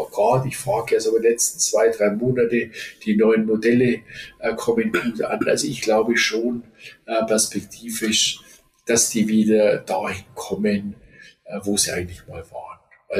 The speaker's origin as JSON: {"language": "German", "town": "Ingolstadt", "region": "Bavaria", "country": "Germany", "tie": "born there", "said": "ich bin 60 in Ingolstadt geboren. Ich habe dann noch, wir haben dann noch 3 Jahre oder 4 Jahre in Ingolstadt gelebt"}